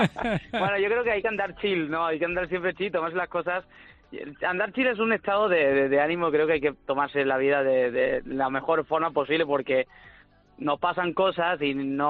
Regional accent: Málaga, Andalusia, Spain; accent: Malagueño; si lo llevamos a luego ya a mi acento, a Málaga, a España, y combinamos este malagueño con esta expresión ando chill

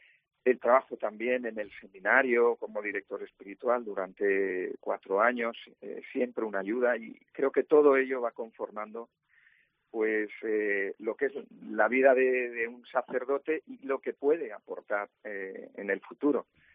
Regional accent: Barcelona, Catalonia, Spain; also born or lived in La Palma del Condado; yo nací en La Palma del Condado y de niño, pues ya toda la familia se fue para Barcelona, emigrante, pues por motivos de trabajo de mi padre, y allí es donde realicé el seminario en Barcelona

